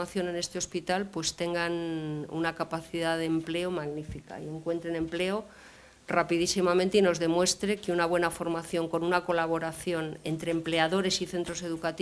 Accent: Aranda de Duero, Castile and León, Spain; soy castellano-leonesa, soy de Aranda de Duero

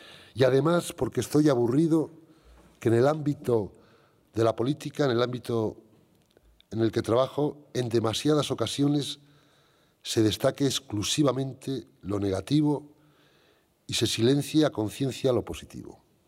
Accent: Castile and León, Spain; vengo a hablar bien de esta tierra porque es una tierra, es mi tierra, la necesito, la quiero y la siento. Porque la he vivido y me da vida.

